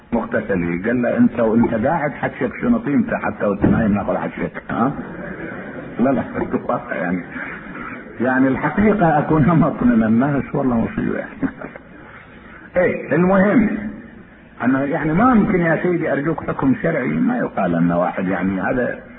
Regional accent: Iraq; كان عندنا بالعراق

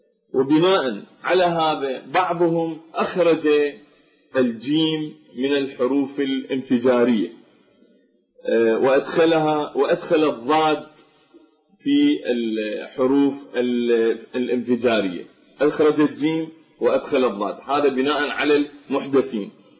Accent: Najaf, Najaf Governorate, Iraq; عندنا في النجف الأشرف ينطقون العلماء ومن تابعهم ينطقون الضاد بالنطق العربي الفصيح

